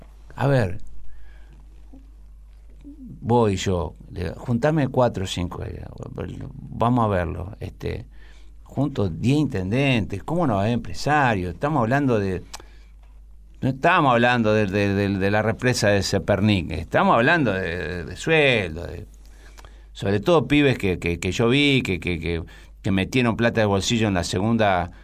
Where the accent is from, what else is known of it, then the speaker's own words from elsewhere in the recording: Santa Fe, Argentina; Yo soy un zapesaco. Soy santafesino, peronista, sabalero y cómico.